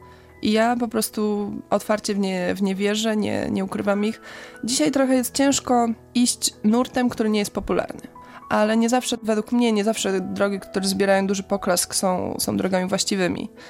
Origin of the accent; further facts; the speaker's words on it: Bydgoszcz, Kuyavian-Pomeranian Voivodeship, Poland; Urodziłam się w Bydgoszczy, chodziłam do wszystkich szkół po kolei w Bydgoszczy, także jestem dumną bydgoszczanką z parafii Matki Boskiej Królowej Męczenników w Fordonie